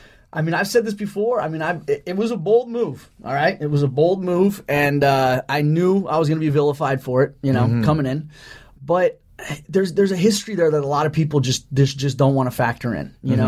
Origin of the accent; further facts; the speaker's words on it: California, United States; I'm from Orange County here. She's from Long Beach. I mean, we're like, you know, right down the road from each other.